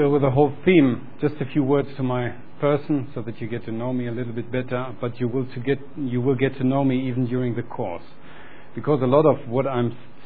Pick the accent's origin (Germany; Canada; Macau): Germany; accent: German; English is a second language; I am German, you hear it probably with my accent, although I try to hide it.